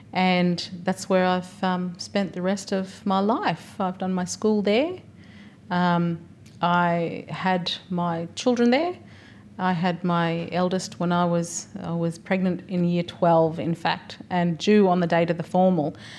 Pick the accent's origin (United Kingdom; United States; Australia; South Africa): Australia; Darwin, Northern Territory; born there; I was born in Darwin in 1981. My parents were working as teachers on Melville Island and the Tiwi Islands at the time. So I guess for me, as a Warlpiri woman, because my mother's Warlpiri